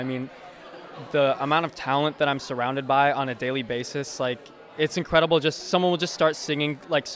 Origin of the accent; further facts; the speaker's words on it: Mundelein, Illinois, United States; I was nominated for the role of Usnavi in The Heights, and I'm from Mundelein, Illinois.